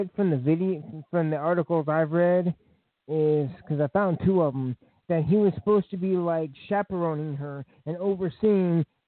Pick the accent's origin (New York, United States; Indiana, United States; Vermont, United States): Indiana, United States; because I'm from Indiana, so people have been, this has been a hot button issue